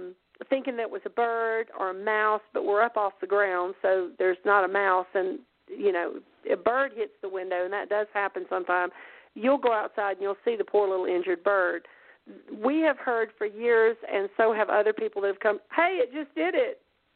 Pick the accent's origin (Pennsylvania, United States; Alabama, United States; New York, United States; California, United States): Alabama, United States; because I'm from Alabama, and I'm just a Southern girl, so I've been running through the woods since I was a little kid.